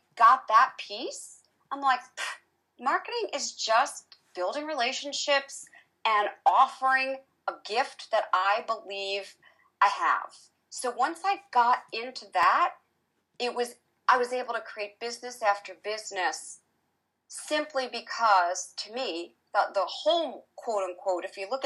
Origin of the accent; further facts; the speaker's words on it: East Coast, United States; now in Midwest, United States; I grew up on the East Coast, and I now moved to the Midwest as my husband had gotten a job there.